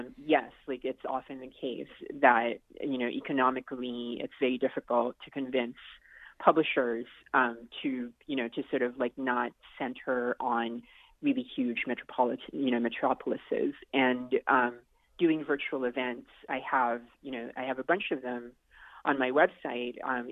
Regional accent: Philippines; as a Filipino person, we're used to dealing with a lot of adversity.

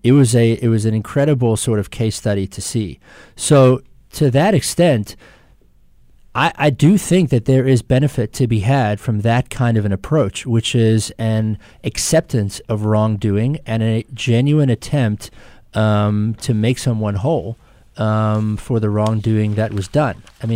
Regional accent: South Africa; born there; I was born in South Africa.

